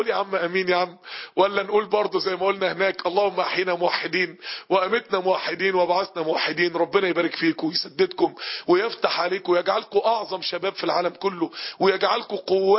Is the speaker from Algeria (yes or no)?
no; Egypt; من بلدنا مصر